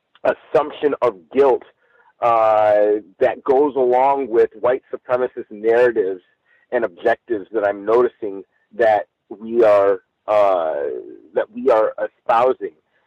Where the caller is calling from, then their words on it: Los Angeles, California, United States; I'm calling in from Los Angeles.